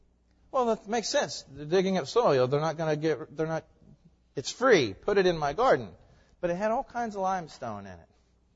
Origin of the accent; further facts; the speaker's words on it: Tennessee, United States; I know I'm from Tennessee.